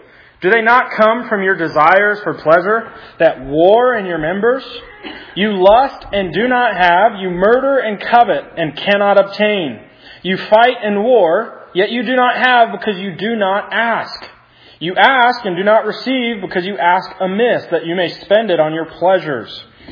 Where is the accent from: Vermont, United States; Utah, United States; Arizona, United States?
Utah, United States; Growing up in Utah